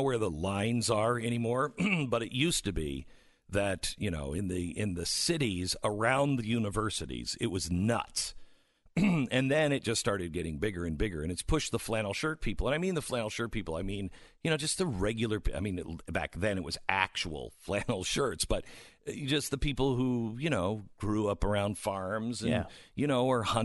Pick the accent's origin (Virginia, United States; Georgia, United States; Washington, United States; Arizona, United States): Washington, United States; Seattle; I mean, that's what I grew up in Seattle.